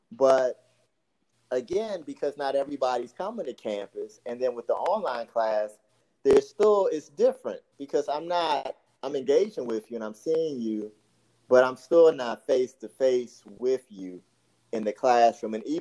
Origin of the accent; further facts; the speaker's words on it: Maryland, United States; also born or lived in South Carolina; I'm from the DMV. So that's for listeners, I don't know where people are from. DMV means DC, Maryland, Northern Virginia, that area. Spent a couple of years in South Carolina because I have family from there.